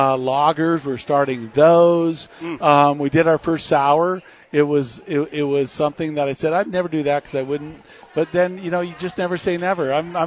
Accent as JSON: {"language": "English", "town": "Tucson", "region": "Arizona", "country": "United States", "said": "I'm from Tucson."}